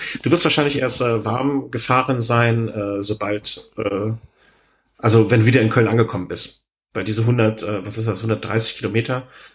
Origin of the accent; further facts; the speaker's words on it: London, United Kingdom; now in Germany; ich bin aus London und einmal diesen Besuch im Lake District nicht hinausgekommen